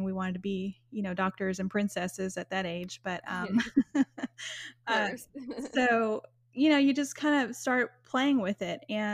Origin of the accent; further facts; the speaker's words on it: Texas, United States; born there; My mother is, American. I'm American, born in Texas.